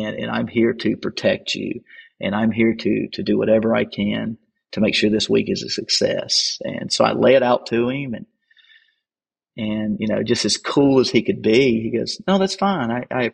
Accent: Mississippi, United States; and of course, I'm from Mississippi

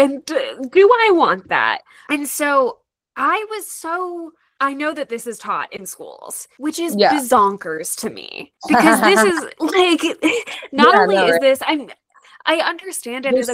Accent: Maryland, United States; I grew up outside DC in Maryland.

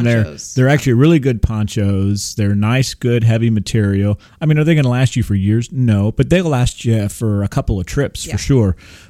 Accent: California, United States; I'm from California.

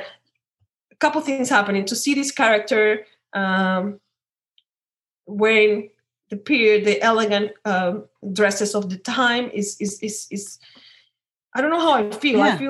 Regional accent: Venezuela; English is a second language; Another layer of complication is that we're from Venezuela. And there's very few period films from Venezuela.

